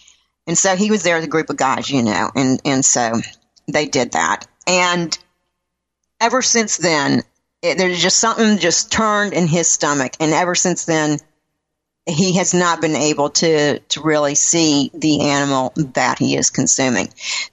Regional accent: Southeast, United States; because I was raised on the East Coast where you guys are out there, but I was Southeast, North Carolina, Virginia, that kind of thing.

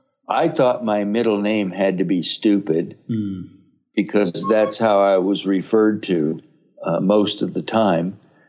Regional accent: Miami, Florida, United States; I was just a typical kid, mm-hmm. you know, growing up, and left, joined the military.

